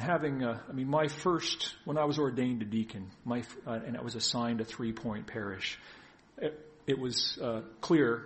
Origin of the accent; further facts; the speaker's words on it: New Brunswick, Canada; I'm originally from New Brunswick, and then served in Nova Scotia.